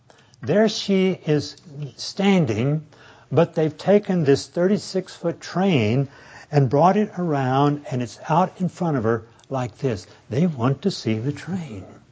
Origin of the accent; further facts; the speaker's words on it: Tyler, Texas, United States; I grew up in Tyler, Texas.